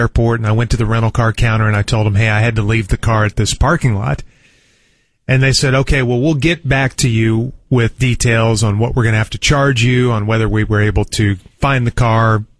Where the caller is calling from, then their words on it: Dallas, Texas, United States; Dallas, Texas.